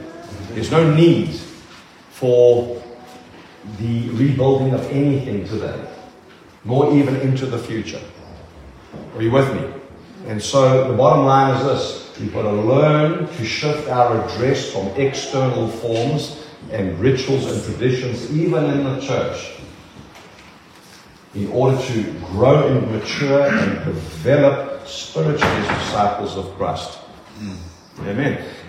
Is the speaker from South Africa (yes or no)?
yes; South Africa; I grew up as a Roman Catholic, a very staunch Roman Catholic. Came from a Roman Catholic family. I'm South African Italian, actually a citizen of Italy.